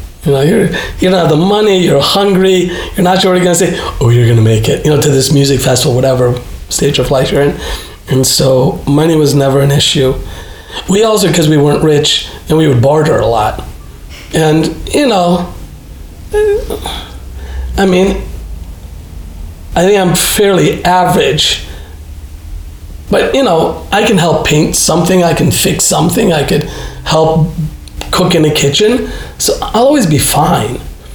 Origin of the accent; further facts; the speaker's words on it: Chicago, Illinois, United States; because I grew up in Chicago, public school, you know, you had people from all stratas of society.